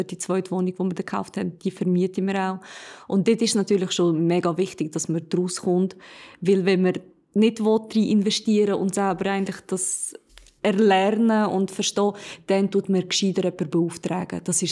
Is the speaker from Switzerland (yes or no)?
yes; Switzerland; Und ich bin auf einem Bauernhof aufgewachsen hier in der Schweiz.